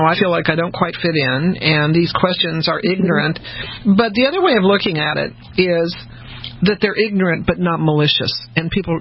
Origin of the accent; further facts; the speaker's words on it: Denver, Colorado, United States; also born or lived in New Orleans / Texas; I was born in New Orleans, grew up in Denver, went to school in Texas. So when I moved to the East Coast, people said things like, do you have a horse?